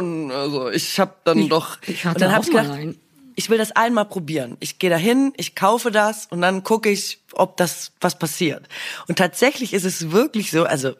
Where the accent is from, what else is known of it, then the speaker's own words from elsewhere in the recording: Swabia, Germany; aber ich bin ja Schwäbin, ne?